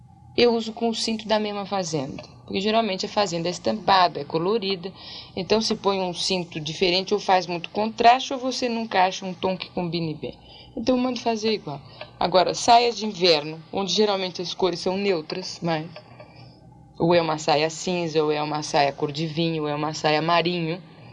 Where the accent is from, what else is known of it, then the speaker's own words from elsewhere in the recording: Brazil; now in Spain; Como boa brasileira, nunca tinha visto a neve. Então, eu fui para a Espanha com uma bolsa de estudos e cheguei na Espanha em agosto.